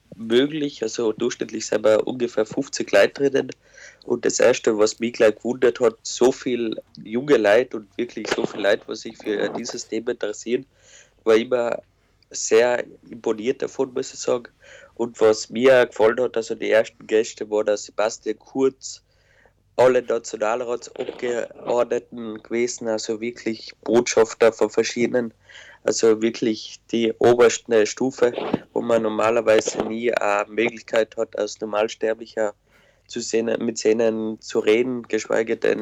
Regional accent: Tyrol, Austria; ich komme ja ursprünglich aus Osttirol, wie man vielleicht hört

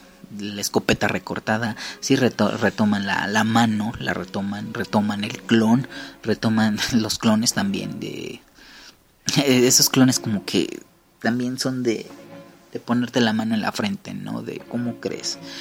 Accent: Mexico; Y me da risa, yo soy mexicano, pero me da risa ese tipo de humor

